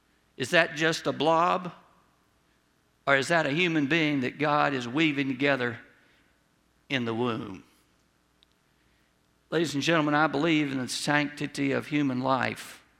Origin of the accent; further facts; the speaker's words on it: United States; But we as an American people have no right to call out against China and some other nations who do not value the sanctity of human life